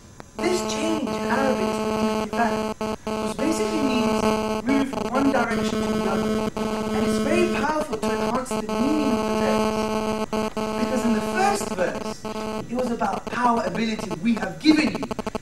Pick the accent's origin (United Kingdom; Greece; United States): Greece; I come from Greece. My parents are Greek, by the way. I look Pakistani. but I'm thoroughly Greek, okay?